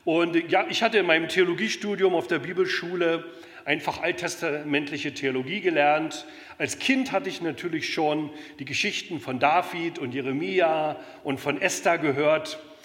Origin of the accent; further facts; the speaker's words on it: East Germany, Germany; Ich komme aus Ostdeutschland. Ich schäme mich nicht zu sagen, ich bin ein Ossi, weil in Ostdeutschland habe ich so tolle Wunder mit Gott erlebt